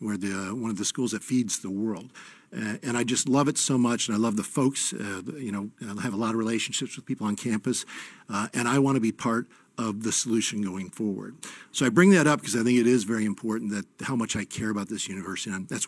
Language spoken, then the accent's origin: English; East Lansing, Michigan, United States; I was born and raised in East Lansing.